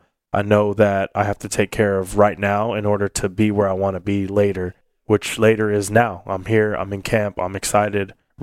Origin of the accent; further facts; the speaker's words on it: Corpus Christi, Texas, United States; Hometown? Yeah, I was back in my hometown.